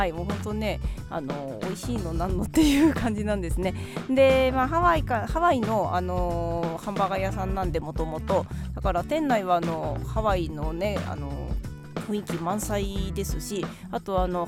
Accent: Saitama, Japan; 地元埼玉のあるショッピングモールの中にあって

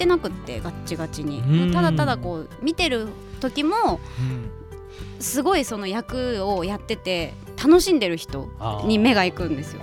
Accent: Sapporo, Hokkaido, Japan; 出身は、北海道の札幌市です。

